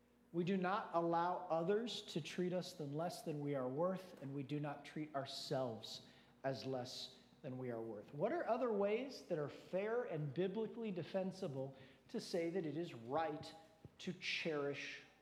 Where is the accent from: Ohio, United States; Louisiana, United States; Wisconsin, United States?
Ohio, United States; Mentor; from my hometown of Mentor, Ohio.